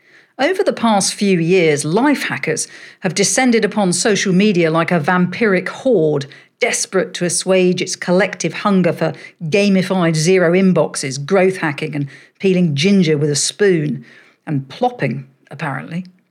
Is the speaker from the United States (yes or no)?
no; United Kingdom; being British, I'm not very good with those